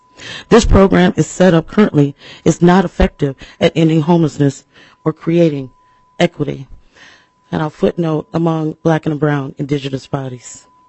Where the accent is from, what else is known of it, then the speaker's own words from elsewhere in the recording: Minneapolis, Minnesota, United States; people I grew up with in Powderhorn Park